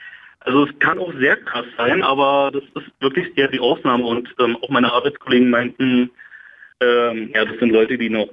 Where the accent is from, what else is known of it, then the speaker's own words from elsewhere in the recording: Brandenburg, Germany; also born or lived in Berlin; sagen wir gerade als Brandenburger und Berliner, haben wir dann doch schon mehr Vorurteile gegenüber Polen